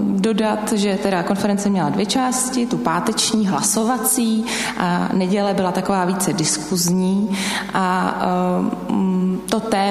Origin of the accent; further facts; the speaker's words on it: Prague, Czechia; což si myslím, jako Pražáci umíme